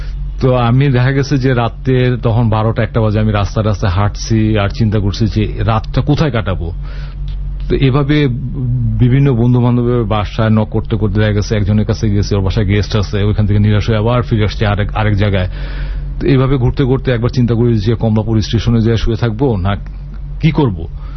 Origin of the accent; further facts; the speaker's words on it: Dhaka, Dhaka Division, Bangladesh; born there; আমি জন্মাইছি ঢাকা শহরে